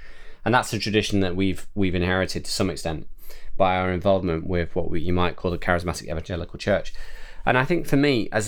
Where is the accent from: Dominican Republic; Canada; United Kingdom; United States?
United Kingdom; as you and I sit here, we're British people, as you said, children of the Enlightenment